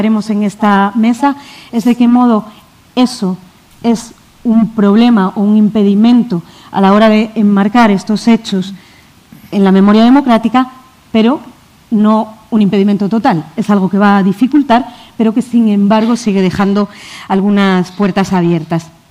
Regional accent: Spain; desde una posición como la mía o de otras personas que somos españolas

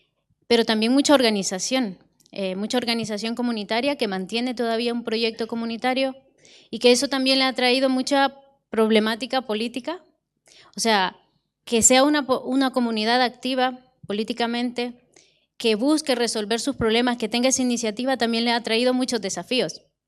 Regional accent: Santa Marta, Cabañas, El Salvador; vengo de El Salvador, Centroamérica, específicamente de la comunidad de Santa Marta, que es una comunidad que fue forzada hacia Honduras durante el conflicto armado.

